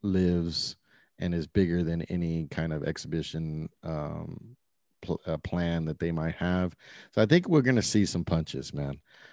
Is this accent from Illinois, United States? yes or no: no; Donna, Texas, United States; I love the city. I come from Donna.